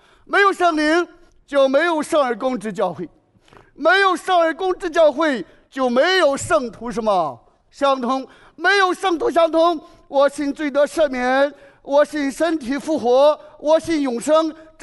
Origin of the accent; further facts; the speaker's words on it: China; 所以说蒙恩之道，我们中国人不讲蒙恩之道